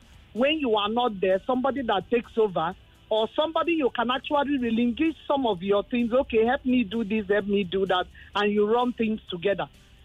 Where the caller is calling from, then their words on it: Lekki, Lagos, Nigeria; I'm calling you from Lekki Azu.